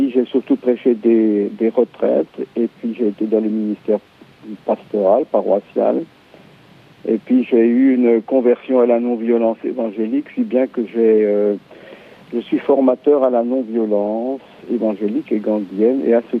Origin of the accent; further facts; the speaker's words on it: Bitche, Grand Est, France; also born or lived in Brazil; je suis lorrain d'origine, je suis né sur la ligne Maginot, Bitche, ça dit quelque chose certainement.